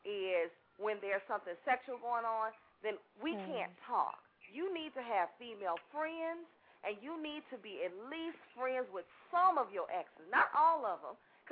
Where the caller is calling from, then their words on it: Chicago, Illinois, United States; I'm calling from Chicago.